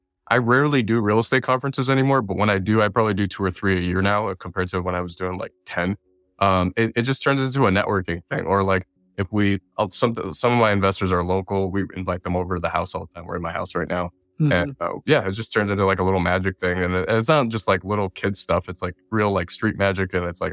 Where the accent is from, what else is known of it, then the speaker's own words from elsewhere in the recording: Detroit, Michigan, United States; So yeah, my mom, I grew up in Detroit, Michigan.